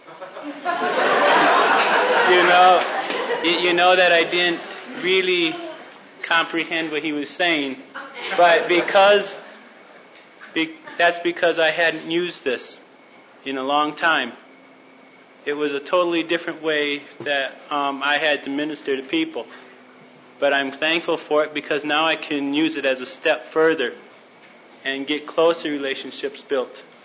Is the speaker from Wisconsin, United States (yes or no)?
yes; Madison, Wisconsin, United States; I'm from Madison. I'm from Madison, Wisconsin